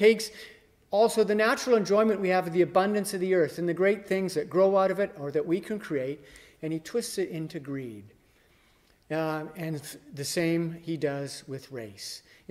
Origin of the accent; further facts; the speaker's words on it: the Prairies, Canada; also born or lived in Vancouver / Southern Ontario; I was born in Vancouver in the 50s, which was a more diverse city, but I moved very early on to the prairies, and then from the prairies to Southern Ontario in the 70s.